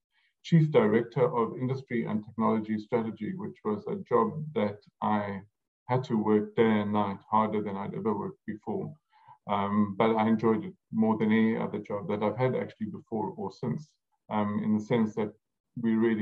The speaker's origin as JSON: {"language": "English", "town": "Cape Town", "region": "Western Cape", "country": "South Africa", "tie": "born or raised there", "said": "I grew up in Cape Town, studied at the University of Cape Town in Johannesburg, then at Columbia in New York."}